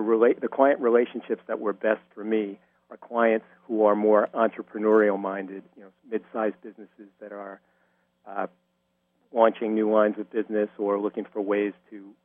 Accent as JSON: {"language": "English", "region": "New York", "country": "United States", "said": "From Long Island."}